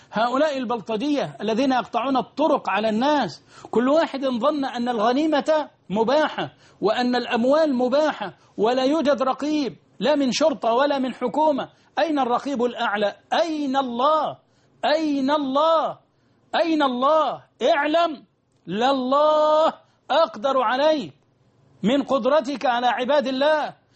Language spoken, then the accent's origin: Arabic; Egypt